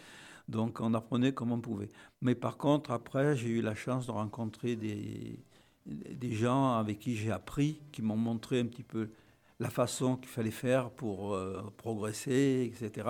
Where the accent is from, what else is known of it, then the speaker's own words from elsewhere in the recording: Toulon, Provence-Alpes-Côte d'Azur, France; Mais je ne pouvais pas me pointer au dojo, dire « Bonjour … de Toulon, est-ce que je pourrais m'entraîner avec vous ?»